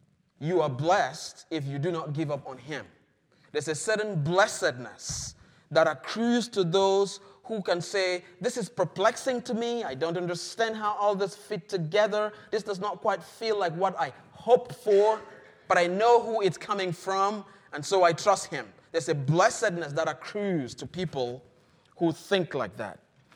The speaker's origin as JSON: {"language": "English", "country": "Cameroon", "moved": "yes", "said": "I visited a godly woman at our church back in Cameroon. That's my home country."}